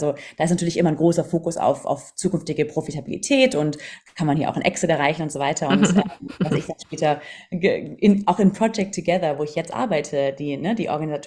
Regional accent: Southern Germany, Germany; also born or lived in London; ich bin aus dem Süden von Deutschland, eigentlich Chemikerin.

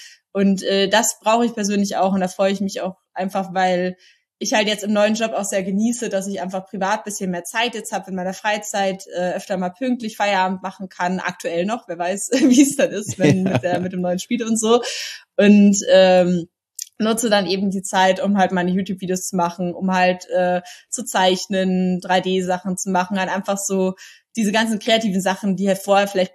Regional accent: Bavaria, Germany; weil ich bin in der Nähe von München halt geboren und aufgewachsen. Das heißt, es ist ein bisschen hier so meine Hood. Ich kenne so München von Kindheit an.

